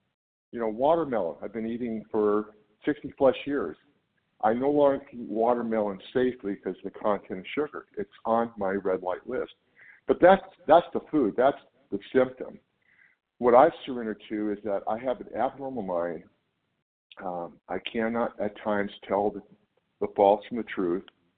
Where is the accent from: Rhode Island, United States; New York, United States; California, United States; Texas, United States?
California, United States; I'm from California.